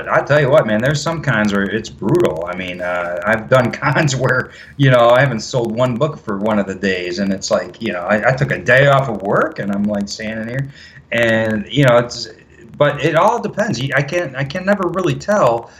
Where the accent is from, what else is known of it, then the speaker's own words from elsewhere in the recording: Detroit, Michigan, United States; But looking forward to doing Motor City, which is my hometown.